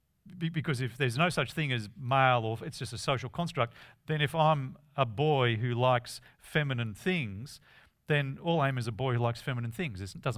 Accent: Manly, New South Wales, Australia; also born or lived in Sydney; I was born in Manly Hospital, lived at North Manly all my life, but I moved to Bronte and then Newtown, inner city, Sydney, then the Central Coast. 22 years, I moved to the Central Coast. I'm now a Central Coast person, but I'm a Central Coast person with a history.

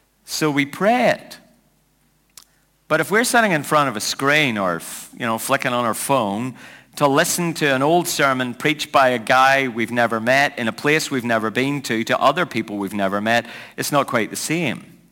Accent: Northern Ireland, United Kingdom; I grew up in Cold War Europe, where everyone was scared of being annihilated by a Russian nuclear warhead, and in a small country where people were shooting at each other most of the time.

